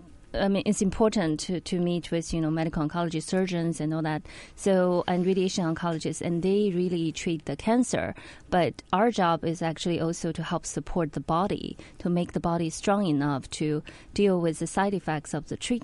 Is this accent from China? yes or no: yes; China; Well, basically, I grew up in China